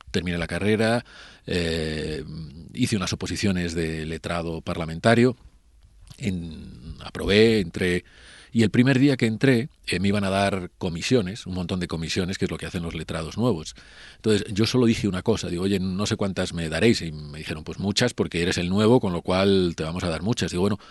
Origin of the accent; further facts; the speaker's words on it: Segovia, Castile and León, Spain; Yo que soy de Segovia